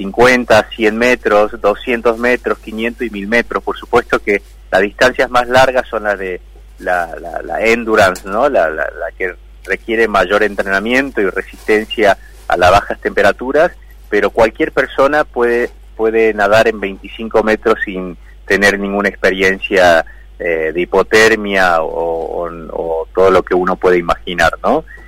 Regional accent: Argentina; mostrar los escenarios que tenemos como argentinos.

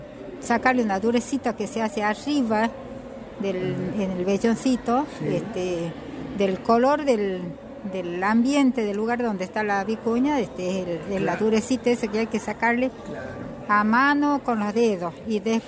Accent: Belén, Catamarca, Argentina; Somos de Belén, del departamento de Belén

